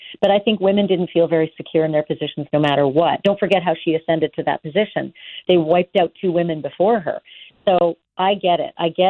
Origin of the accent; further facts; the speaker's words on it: Dallas, Texas, United States; I came from Dallas, Texas. I emigrated through Dallas. I was a local anchor in Dallas.